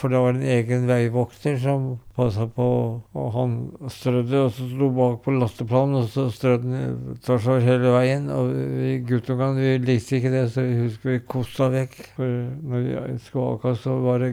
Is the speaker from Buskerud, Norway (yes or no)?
yes; Skoger, Buskerud, Norway; i og med at jeg bodde i Skoger, så måtte jeg til Tønsberg. Så det var det som var sykehuset for de hjemme i Skoger eller Skauer, som vi sa.